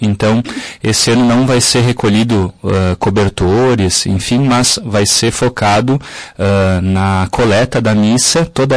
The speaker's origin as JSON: {"language": "Portuguese", "town": "São Marcos", "country": "Brazil", "said": "Eu sou de São Marcos, né? A minha família lá também tem os tapetes"}